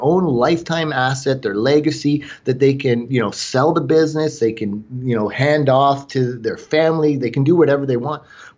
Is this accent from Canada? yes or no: yes; Canada; accent: Canadian; Forgive my Canadian accent. I might pronounce it different occasionally.